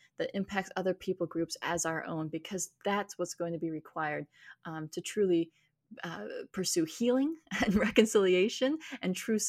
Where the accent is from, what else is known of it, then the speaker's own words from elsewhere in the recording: Minnesota, United States; Even sometimes when I tell people, I'm from Minnesota, there's a follow-up question of like, but weren't you born in India?